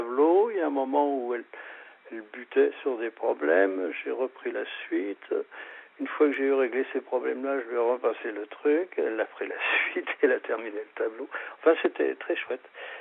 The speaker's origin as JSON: {"language": "French", "town": "Paris", "region": "Île-de-France", "country": "France", "said": "Moi, je suis originaire de Paris."}